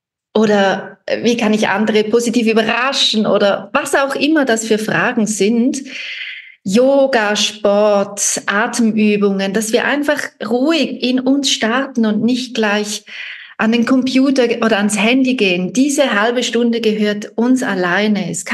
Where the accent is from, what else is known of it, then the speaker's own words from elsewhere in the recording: Switzerland; Bei uns in der Schweiz